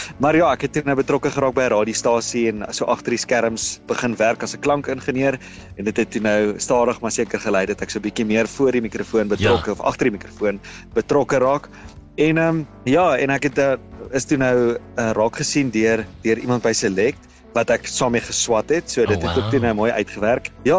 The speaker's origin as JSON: {"language": "Afrikaans", "town": "Johannesburg", "region": "Gauteng", "country": "South Africa", "tie": "born or raised there", "also_born_or_lived": "Pretoria", "said": "Wel eerstens ek het groot geword in Johannesburg. Ek is toe so begin hoërskool se kant toe Pretoria toe getrek."}